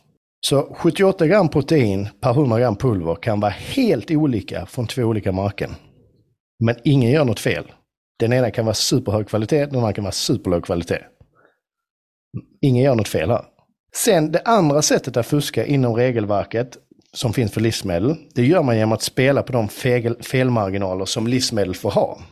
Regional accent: Skåne, Sweden; accent: Scanian; Väldigt tydlig på mitt skånska fina lilla vis.

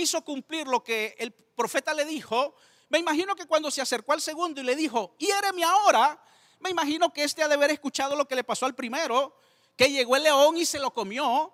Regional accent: Nicaragua; Porque estaba pequeño en una de las ocasiones, y en mi país hay esas pilas de agua. ¿Se recuerda? Donde uno lava y están, nosotros le decimos en Nicaragua, lavanderos.

